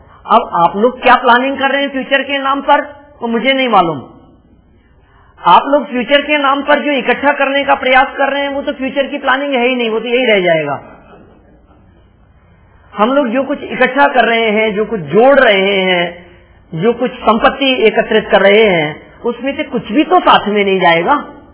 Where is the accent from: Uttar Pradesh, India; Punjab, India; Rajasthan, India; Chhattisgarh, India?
Rajasthan, India; मैं राजस्थानी हूँ तो इसमें मेरा क्या कसूर है, गुजरात में जन्म होता तो गुजराती हो जाता।